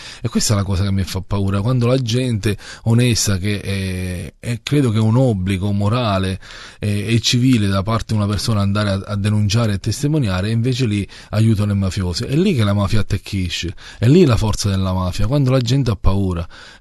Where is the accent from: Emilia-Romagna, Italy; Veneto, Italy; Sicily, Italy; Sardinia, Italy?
Sicily, Italy; io sono italiano, è vero sì, ma sono fiero di essere siciliano e difendo la mia terra